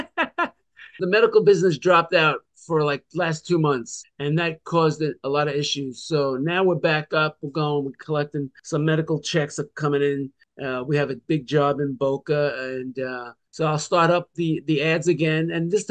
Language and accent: English; Italy; accent: Italian; make the videos, the tick of the talk with my Italian accent.